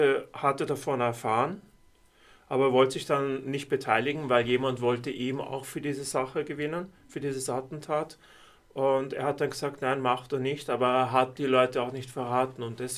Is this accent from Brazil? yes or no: no; United Arab Emirates; also born or lived in Austria / United Kingdom; now in Germany; ich bin 51 Jahre alt, bin Österreicher, bin in den Arabischen Emiraten aufgewachsen und habe lange Zeit in Großbritannien auch gelebt, nicht zu viele Jahre in Österreich. Und seit 2018 lebe ich in Deutschland